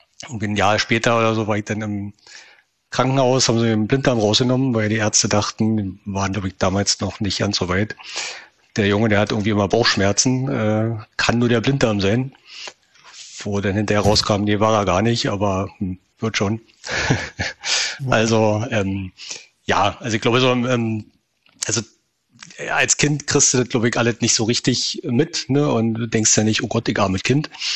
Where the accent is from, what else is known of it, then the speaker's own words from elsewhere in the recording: Fürstenwalde, Brandenburg, Germany; also born or lived in Rüdersdorf; Und bin dann die nächsten 22,5 Jahre in Fürstenwalde aufgewachsen. Das liegt genau auf der Hälfte zwischen Berlin und Frankfurt, oder? Mhm. Auch in Brandenburg.